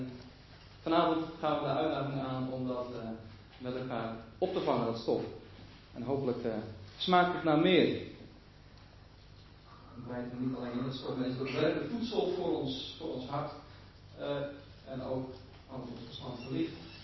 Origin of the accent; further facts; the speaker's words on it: Kampen, Overijssel, Netherlands; also born or lived in Dordrecht; Ik kom zelf ook niet hier uit de buurt. Ik kom uit Kampen, maar ik ben geboren in de wonderschone stad Dordrecht.